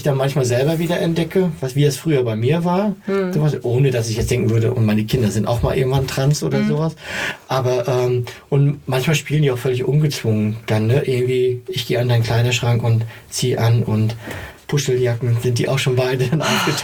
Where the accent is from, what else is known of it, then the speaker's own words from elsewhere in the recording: East Germany, Germany; Ich komme aus dem Osten, das ist so das Übliche.